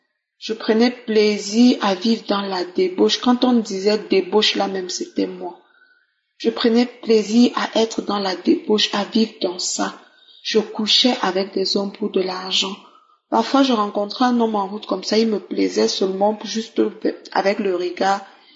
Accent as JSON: {"language": "French", "country": "Cameroon", "moved": "yes", "lives_now": "Equatorial Guinea", "said": "Je suis camerounaise, vivant en Guinée équatoriale pour des raisons de travail."}